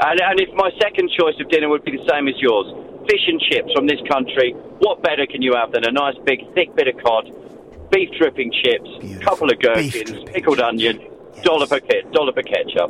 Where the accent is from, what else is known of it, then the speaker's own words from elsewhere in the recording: Brighton, South East England, United Kingdom; Even though I'm from Brighton, don't ask.